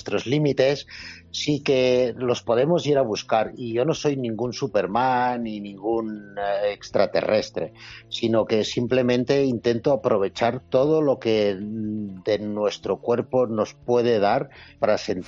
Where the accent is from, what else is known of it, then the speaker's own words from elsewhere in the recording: Andorra; yo he sido olímpico de Andorra, que somos poquitos.